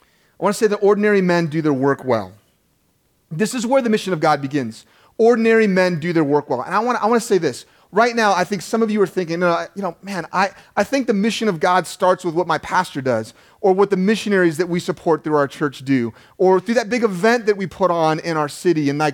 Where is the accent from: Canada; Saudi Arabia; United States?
United States; Inglewood, California; postmaster at the post office in Inglewood, California, where I was born. Yeah, you don't know me. I'm from Inglewood, man.